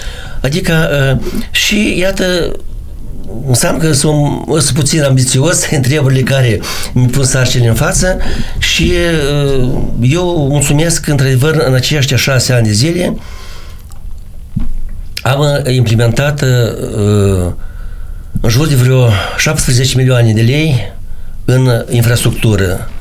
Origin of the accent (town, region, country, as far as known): Peresecina, Orhei District, Moldova; born or raised there